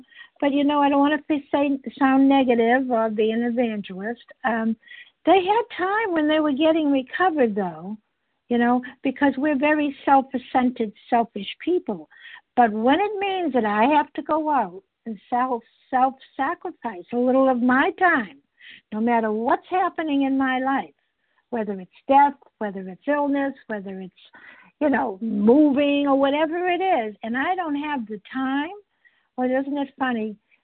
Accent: Massachusetts, United States; I'm from Massachusetts also.

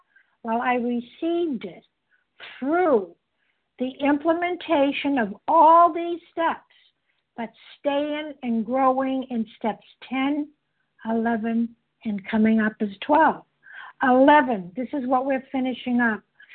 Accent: Massachusetts, United States; I'm from Massachusetts

